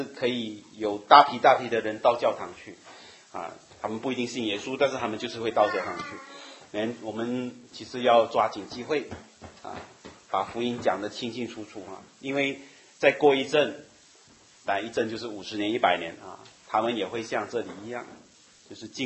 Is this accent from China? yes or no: no; Malaysia; 我是马来西亚人